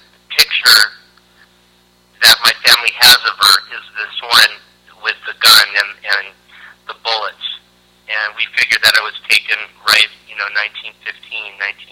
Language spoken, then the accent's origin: English; Santa Cruz, California, United States; also born or lived in Laguna Beach; now in Los Angeles, United States; I grew up in Santa Cruz, California, which is like in the center of the state on the coast.